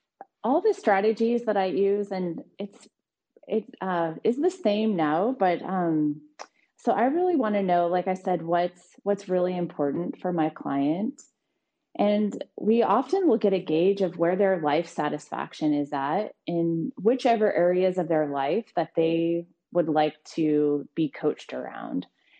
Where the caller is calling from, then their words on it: Juneau, Alaska, United States; I'm joining you from the Mendenhall Valley off Back Loop Road.